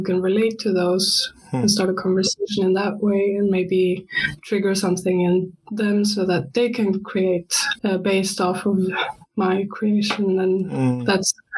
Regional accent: Norway; English is a second language; now in Sweden; I'm originally from Norway, but I am studying in Sweden right now.

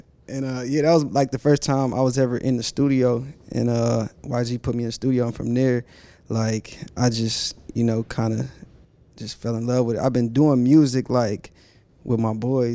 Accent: Phoenix, Arizona, United States; I'm from Phoenix, Arizona, South Phoenix, Arizona.

